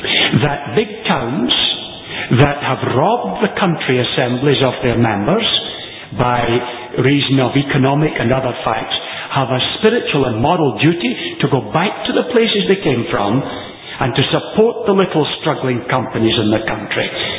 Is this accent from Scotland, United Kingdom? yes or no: yes; Ayr, Scotland, United Kingdom; the town assembly in which I was brought up in Ayr, the town that gave its name to Ayr in Queensland